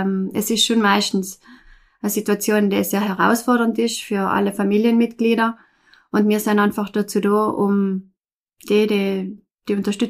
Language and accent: German; Merano, Trentino-Alto Adige, Italy; ich komme aus Meran, bin 35 Jahre alt